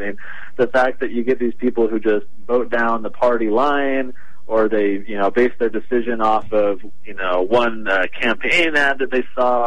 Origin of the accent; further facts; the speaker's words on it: United States; I think we as American people are generally pretty good at observing problems.